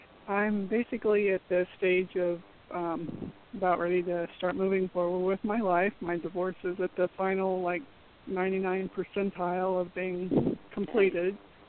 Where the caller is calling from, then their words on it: Florida, United States; I'm calling from Florida.